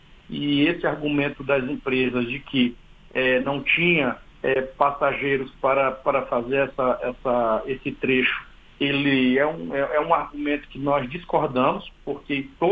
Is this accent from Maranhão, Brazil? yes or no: yes; Imperatriz, Maranhão, Brazil; Eu utilizei o exemplo de Imperatriz, que é a minha terra natal